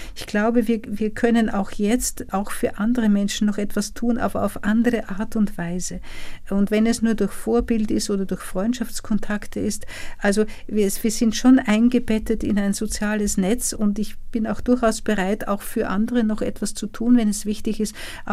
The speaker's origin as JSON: {"language": "German", "region": "Vienna", "country": "Austria", "also_born_or_lived": "Germany", "said": "Ja, ich bin Wienerin und mein Mann ist auch Österreicher. Und wie wir in Ruhestand gegangen sind, sind wir einfach in die Heimat zurückgezogen. Es ist immer irgendwie unsere Heimat geblieben"}